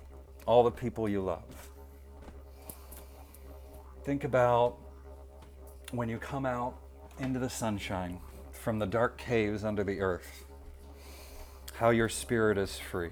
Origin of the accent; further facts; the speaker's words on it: Wales, United Kingdom; It's a henge, 'cause I'm Welsh. We make henges.